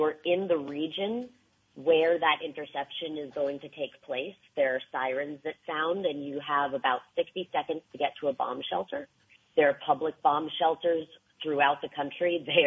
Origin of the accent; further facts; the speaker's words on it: United States; Because as an American, I don't know.